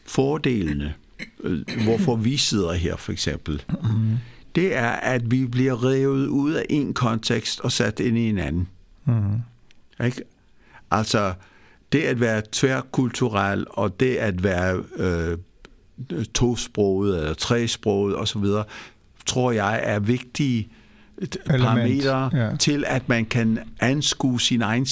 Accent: Greece; for mig, som er skal se kulturelt mere af dansker, end jeg er græker

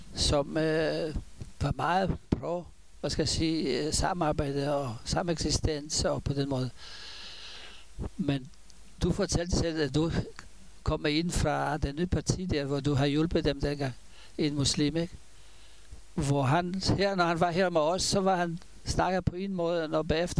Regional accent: Israel; now in Denmark; jeg var kommet fra Israel

